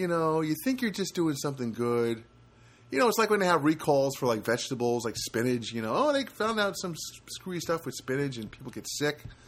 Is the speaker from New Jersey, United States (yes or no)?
yes; New Jersey, United States; I grew up in New Jersey. I grew up in a kind of neighborhood where there was a sense of community